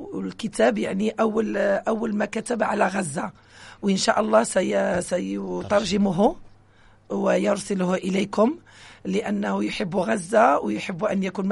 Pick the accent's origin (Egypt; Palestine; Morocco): Morocco; لأنني مدة طويلة ما تكلمت باللغة العربية. أنا من المغرب